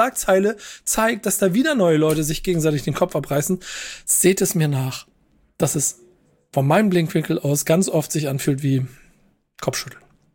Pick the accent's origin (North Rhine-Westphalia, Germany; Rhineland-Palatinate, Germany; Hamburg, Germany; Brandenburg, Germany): Hamburg, Germany; ich bin Hamburger